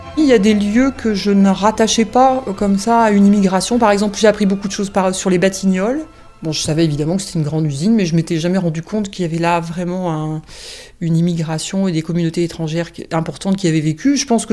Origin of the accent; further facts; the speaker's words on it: Nantes, Pays de la Loire, France; Je suis nantaise, oui.